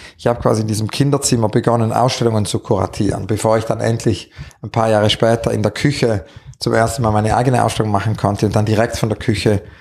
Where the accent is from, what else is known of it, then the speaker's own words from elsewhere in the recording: Zurich, Switzerland; born there; ich bin eigentlich im Mai 68 geboren in Zürich